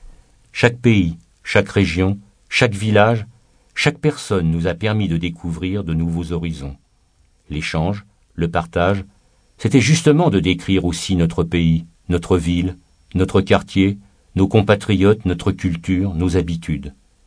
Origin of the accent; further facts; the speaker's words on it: Lyon, Auvergne-Rhône-Alpes, France; Nous venons de Lyon. Prononcer cette phrase faisait apparaître des centaines d'images dans ma tête.